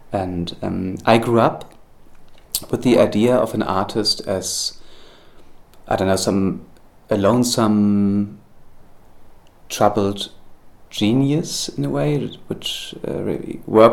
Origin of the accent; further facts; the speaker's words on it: Hamburg, Germany; English is a second language; now in Berlin, Germany; I live in Berlin. Originally, I'm from Hamburg